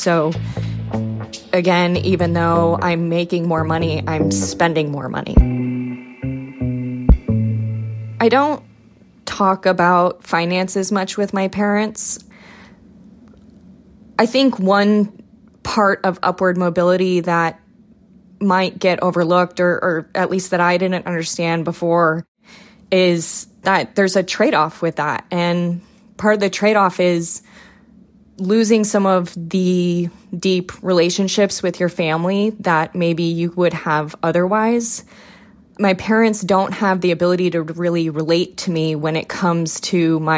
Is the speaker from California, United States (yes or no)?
yes; Livermore, California, United States; now in Alameda, United States; I live in Alameda, California, and I'm a lawyer. I grew up in Livermore, California, as an only child to two parents who were high school graduates.